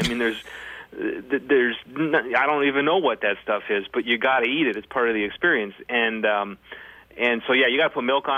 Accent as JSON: {"language": "English", "town": "Balsam Township", "region": "Minnesota", "country": "United States", "said": "Balsam Township."}